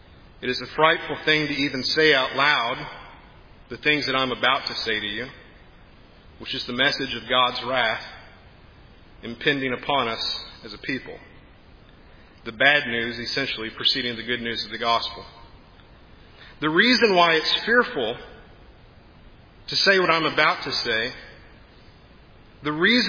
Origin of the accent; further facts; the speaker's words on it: the Ozarks, United States; I was mortified a few years ago to visit my hometown back in the Ozarks, driving by the First Baptist Church there where I attended as a child.